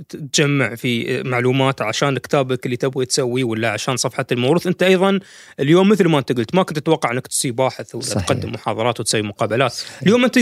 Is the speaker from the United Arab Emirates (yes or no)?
yes; United Arab Emirates; فعشان شي لغتنا أو لهجتنا شوي اختفت في قصايدنا. اليوم تسمع وايد من الإماراتيين إذا كانوا يعني في جيلنا